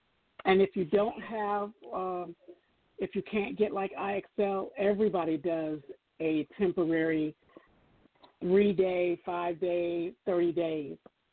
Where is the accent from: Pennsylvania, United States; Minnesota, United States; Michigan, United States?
Michigan, United States; So I don't know about Michigan, though. That's my hometown. Yay, Michigan. Well, my home state.